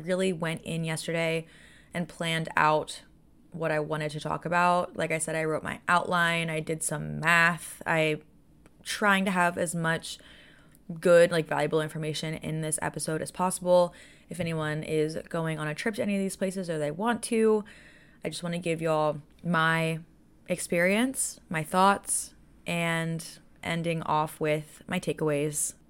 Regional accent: United States; I'm an American, so I don't fully grasp and know the complete ins and outs of it.

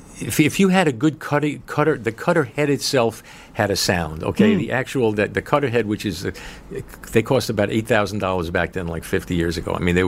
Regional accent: Bayside, New York, United States; I'm from Queens, Bayside Queens.

